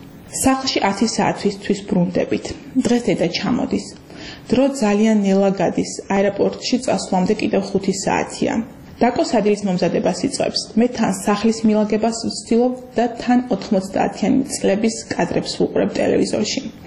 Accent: Akhmeta, Kakheti, Georgia; born or raised there

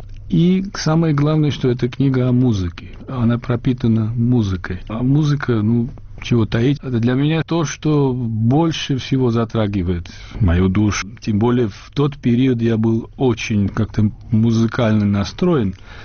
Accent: Georgia; now in Germany

